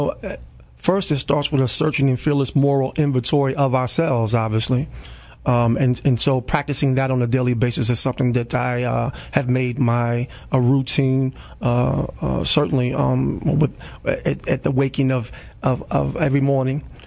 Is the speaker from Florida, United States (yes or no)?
no; Harrisonburg, Virginia, United States; And so growing up in Harrisonburg and Harrisonburg's African-American community of the Northeast, formerly known as Newtown, I was faced with similar challenges that most young black men are confronted with as they're coming of age in America.